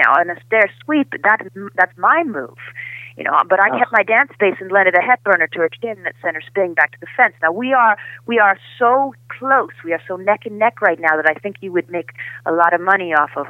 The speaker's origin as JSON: {"language": "English", "region": "Connecticut", "country": "United States", "tie": "born or raised there", "said": "I grew up in Connecticut."}